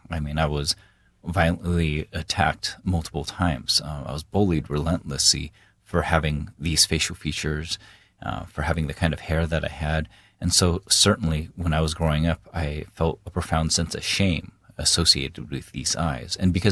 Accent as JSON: {"language": "English", "town": "San Diego", "region": "California", "country": "United States", "tie": "born or raised there", "said": "Well, I grew up in San Diego, California, and I think a lot of people are surprised because they assume San Diego is a very diverse place, but this is in the early 80s"}